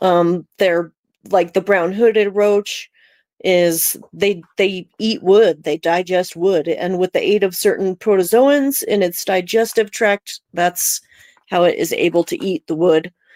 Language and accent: English; Colorado, United States; And I thought that was just a really cool, really cool little topic there, because I'm from Colorado.